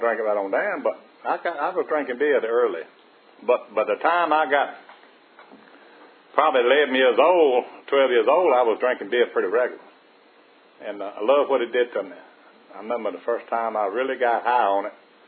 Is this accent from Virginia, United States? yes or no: yes; Virginia, United States; Anyway, I was born a while back, you know, and I was born and raised in Culpeper County, and I grew up with a mean, drunken daddy